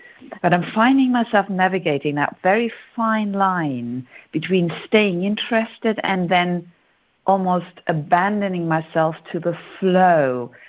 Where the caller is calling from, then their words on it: Germany; I'm calling in from Germany